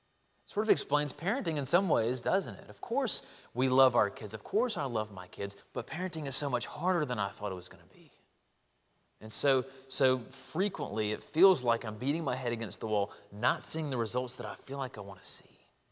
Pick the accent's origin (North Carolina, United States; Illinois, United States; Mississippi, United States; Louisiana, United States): Mississippi, United States; Jackson; I'm from Jackson, Mississippi. A few years back, I was at my parents' house where they still live